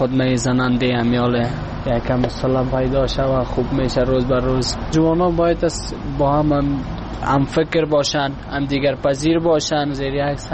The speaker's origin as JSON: {"language": "Persian", "country": "Afghanistan", "said": "هرچی باشه نمشه کل ما افغان هستیم."}